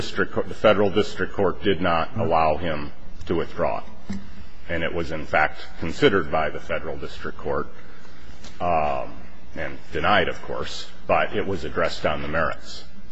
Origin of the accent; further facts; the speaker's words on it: Boise, Idaho, United States; I'm an attorney from Boise, Idaho